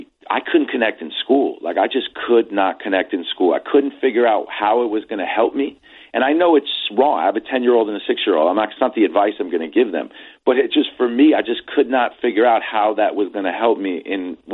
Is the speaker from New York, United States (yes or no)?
yes; New York, United States; Upper West Side.